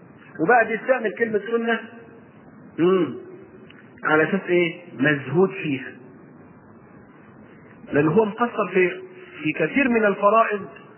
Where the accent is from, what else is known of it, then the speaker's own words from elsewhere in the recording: Egypt; تقريبا كلنا كمصريين بالذات